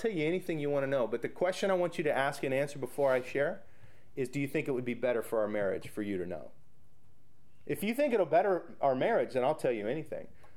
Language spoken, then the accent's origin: English; Clovis, California, United States; And we're walking at Clovis West High School because I'm showing her around. This is my hometown. This is where I went to school.